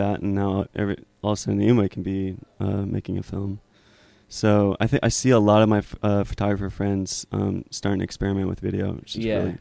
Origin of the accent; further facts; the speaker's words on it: California, United States; now in Hudson, United States; And I'm from California, the Mojave Desert.